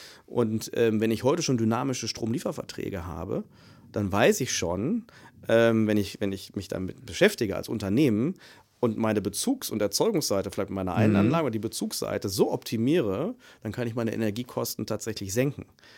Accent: Germany; Nee, als Deutsche? Da haben wir keine Angst.

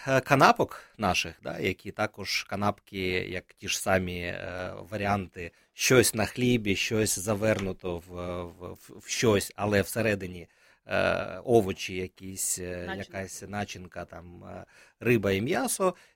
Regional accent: Georgia; тому що ми, грузини

